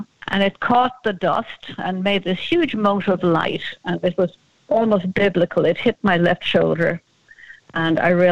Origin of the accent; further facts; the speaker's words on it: Ireland; And he said, are you the English designer? And I said, no, I'm the Irish designer.